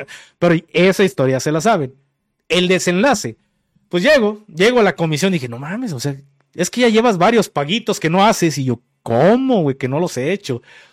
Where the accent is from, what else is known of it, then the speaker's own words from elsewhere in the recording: Mexico; Como buen mexicano, pusimos un diablito para librar el día porque teníamos grabaciones.